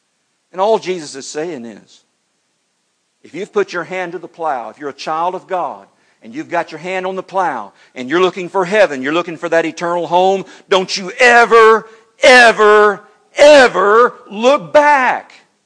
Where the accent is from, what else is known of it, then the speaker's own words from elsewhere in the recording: Houston, Texas, United States; But I was born and raised in Houston, 5 acres of land that we grew up on outside of Houston.